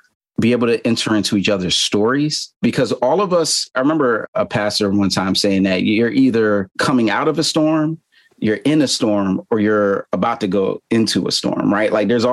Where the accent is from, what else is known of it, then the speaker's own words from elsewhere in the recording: Philadelphia, Pennsylvania, United States; I actually was born and raised in Philly, and my parents had joined the Nation of Islam before I was born.